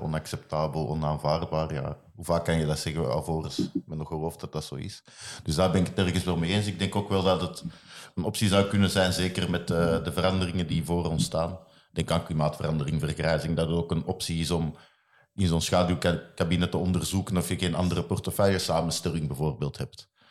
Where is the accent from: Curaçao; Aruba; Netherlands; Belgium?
Belgium; want ik ben Belg, ik ben geen Nederlander.